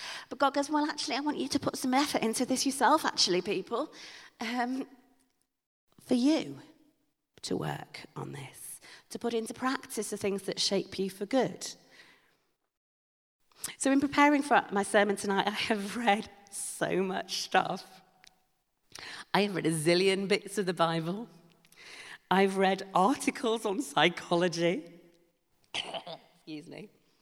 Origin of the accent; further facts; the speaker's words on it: Yorkshire and the Humber, United Kingdom; Now, as you know, I am a Yorkshire woman, and so my hard-earned fivers are worth twice yours are.